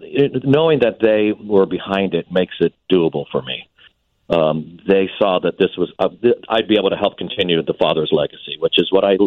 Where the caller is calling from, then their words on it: Los Angeles, California, United States; You know, I'm calling you from Los Angeles right now.